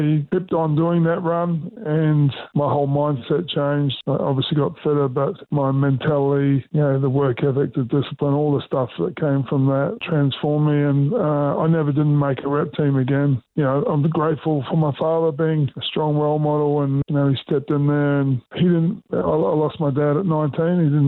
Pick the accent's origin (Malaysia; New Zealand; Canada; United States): New Zealand; born there; Well, I was into rugby union because I'm New Zealander, so I was born in New Zealand.